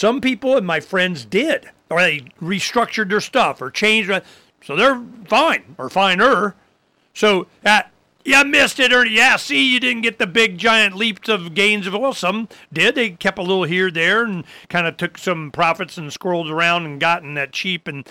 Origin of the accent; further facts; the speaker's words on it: Florida, United States; Heck, I grew up on that in Florida as a kid, rice and beans, you know, black-eyed peas and rice, man.